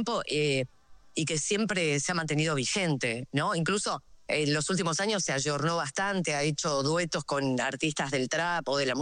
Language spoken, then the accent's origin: Spanish; Buenos Aires, Argentina; me toca estar como público por primera vez en un recital importante en mi pueblo, porque la verdad es que recién en esa época empiezan a llegar los grandes artistas al interior de la provincia de Buenos Aires a nivel masivo.